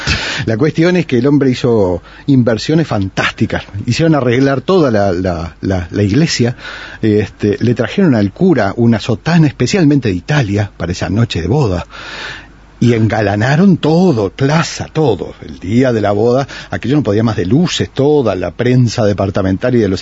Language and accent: Spanish; Montevideo, Uruguay; yo soy irremediablemente montevideano, pero mis viejos sí, eran los dos de las Canos.